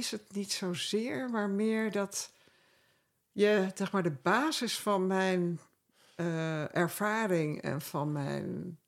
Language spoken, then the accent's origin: Dutch; Kenya; Ik bedoel, bij ons in Kenia... De wilde dieren liepen bij ons in de tuin, bij wijze van spreken. Ja. We woonden tegenover een wildpark.